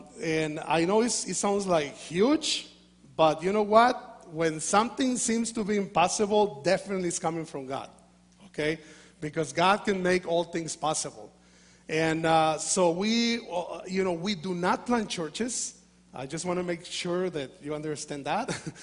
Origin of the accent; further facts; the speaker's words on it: Mexico; first language Spanish; English is a second language; I'm a missionary from Mexico. So I'm still learning English.